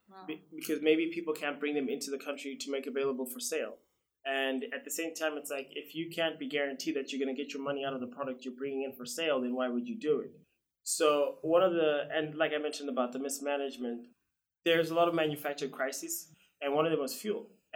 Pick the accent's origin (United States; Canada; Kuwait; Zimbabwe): Zimbabwe; So yeah, I grew up in Zimbabwe for 19 years. I mean, truly born and raised there.